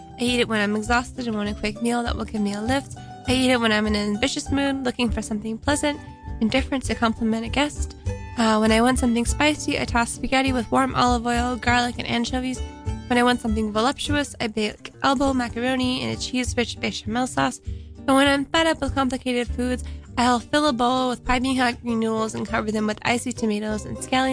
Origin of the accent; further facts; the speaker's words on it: Fort Myers, Florida, United States; I think I was in Fort Myers, but I could be wrong. That's where I grew up in Florida.